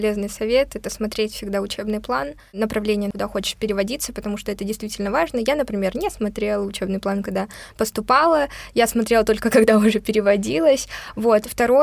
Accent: Far East, Russia; а я еще с Дальнего Востока, у нас там вообще все очень консервативно

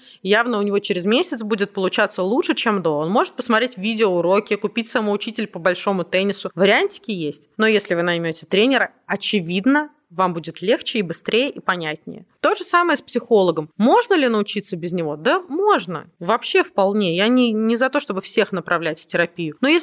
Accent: Moscow, Russia; а я родилась, выросла в Москве

